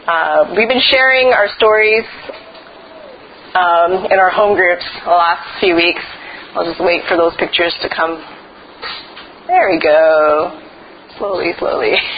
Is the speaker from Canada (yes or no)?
yes; Edmonton, Alberta, Canada; So I'm of Chinese descent, born and raised in Edmonton, so considered second generation. I'm what you call a CBC, Canadian born Chinese. But I was born to a Toisanese family, which is a particular dialect, Chinese dialect.